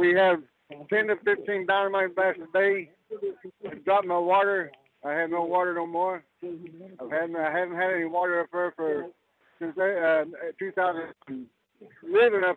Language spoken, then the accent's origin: English; Cape Horn Mountain, West Virginia, United States; I'm from Cape Horn Mountain, West Virginia. And I'm here to bring justice to the Appalachian people across the country, actually.